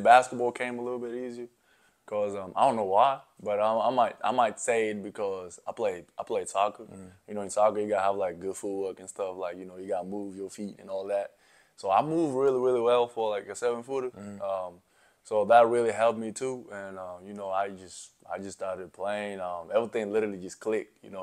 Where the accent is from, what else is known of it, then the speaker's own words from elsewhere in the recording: Nairobi, Kenya; also born or lived in South Sudan; I was born in South Sudan, but I didn't grow up there. Mm-hmm. I grew up in Kenya, Nairobi, Kenya.